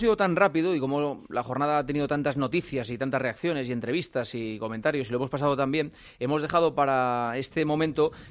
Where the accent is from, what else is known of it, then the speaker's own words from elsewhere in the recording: Gijón, Asturias, Spain; Crecí en Gijón leyendo El Comercio en Casa